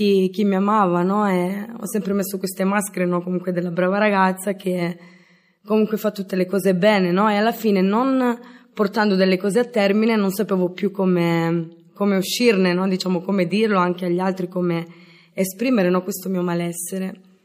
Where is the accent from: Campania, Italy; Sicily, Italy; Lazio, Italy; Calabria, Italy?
Calabria, Italy; sono italiana, vengo dalla Calabria. Vengo da una famiglia semplice, umile, che ha sempre lavorato e mi ha sempre trasmesso i valori, e tra questi anche la fede.